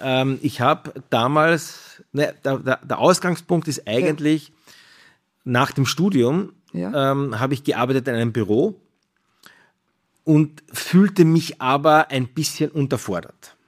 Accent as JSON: {"language": "German", "town": "Bad Kleinkirchheim", "region": "Carinthia", "country": "Austria", "tie": "born or raised there", "said": "Ich bin ursprünglich ein Bergbub aus Bad Lenkirchheim, bin aufgewachsen in den Bergen"}